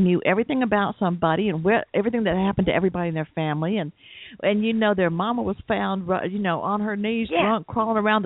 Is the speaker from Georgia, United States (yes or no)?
yes; Atlanta, Georgia, United States; I was born and raised in Atlanta, so I am southern, you know, and my family is from further out in the.